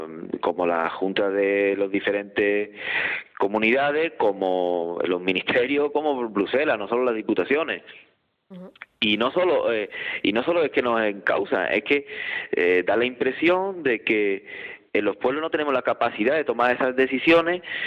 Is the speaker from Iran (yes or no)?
no; Cuevas del Becerro, Andalusia, Spain; Mi pueblo en concreto, Cuevas del Becerro, se encuentra entre los 10 pueblos que más despoblación han sufrido en los últimos años de la provincia de Málaga.